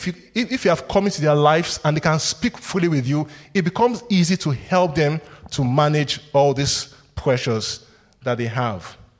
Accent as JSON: {"language": "English", "country": "Nigeria", "said": "I come from Nigeria, so we have a different culture"}